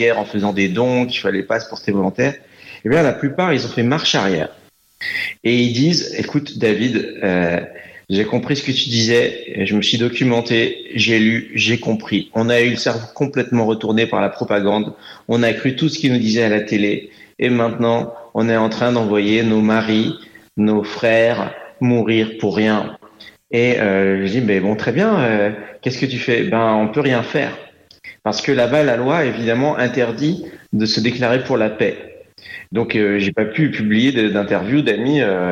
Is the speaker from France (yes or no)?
yes; France; je suis un Français